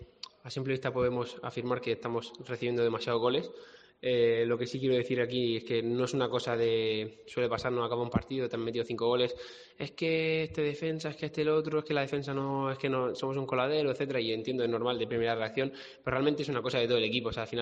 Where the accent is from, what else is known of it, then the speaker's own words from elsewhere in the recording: Murcia, Region of Murcia, Spain; moved away; aunque sea de Murcia, yo ha sido el club de mi vida porque salí muy joven de Murcia